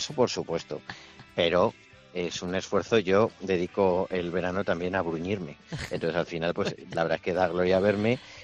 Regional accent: Aragon, Spain; now in Madrid, Spain; yo como ciudadano español que paga impuestos, como aragonés de corazón, madrileño de adopción

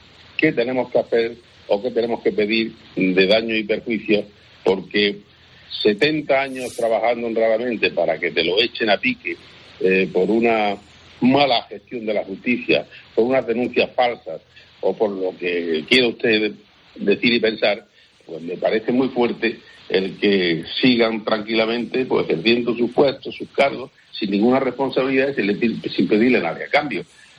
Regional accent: Granada, Andalusia, Spain; Todos los granadinos, incluido yo, porque soy granadino y pago mi impuesto en Granada

